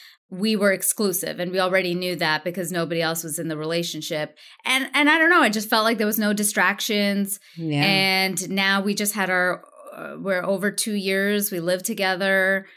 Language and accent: English; India; my mom and I are close, but because I'm Indian, I wasn't even allowed to say I was dating somebody.